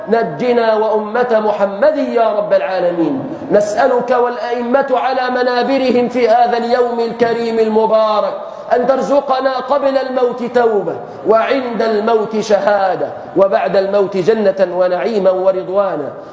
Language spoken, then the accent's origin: Arabic; Egypt; احفظ بلادنا مصر بالإسلام يا رب العالمين.